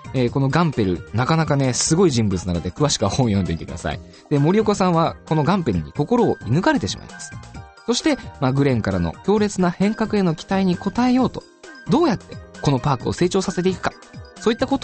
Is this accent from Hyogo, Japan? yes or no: no; Saitama, Japan; born there; now in Tokyo, Japan; 僕、埼玉生まれ、さらに東京とかでねよく暮らしているので